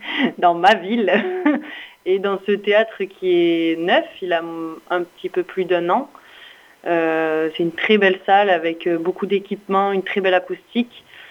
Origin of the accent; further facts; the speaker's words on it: Agde, Occitanie, France; moved away; je viens de Agde et je suis partie à Paris faire des cours de théâtre.